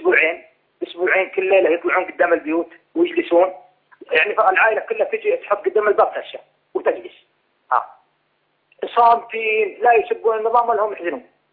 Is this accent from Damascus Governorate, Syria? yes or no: no; Aleppo, Aleppo Governorate, Syria; يعني أنا كيف أخرج من أنا حلبي